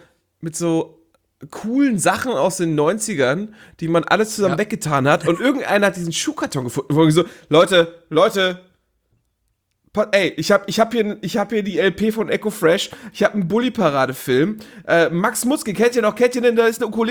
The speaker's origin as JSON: {"language": "German", "country": "Switzerland", "tie": "born there", "said": "Geboren in der Schweiz tatsächlich."}